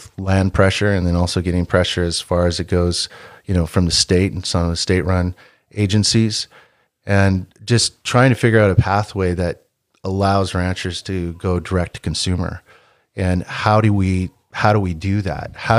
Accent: California, United States; we're not really big city people, even though we're from Southern California.

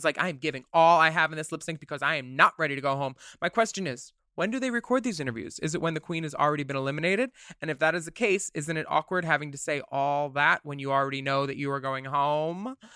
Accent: Mexico City, Mexico; I'm from Mexico City, and I currently am positive with COVID-19.

